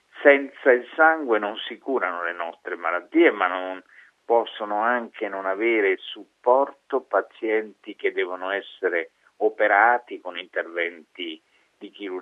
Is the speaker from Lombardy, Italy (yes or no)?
yes; Lombardy, Italy; siccome sono un bergamasco molto testardo